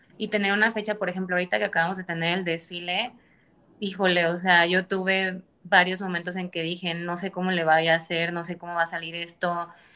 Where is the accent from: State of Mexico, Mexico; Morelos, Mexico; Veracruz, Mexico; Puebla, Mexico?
Veracruz, Mexico; yo soy de Veracruz y antes en Veracruz nunca había hecho frío, ahorita hace frío y la gente trae suéter.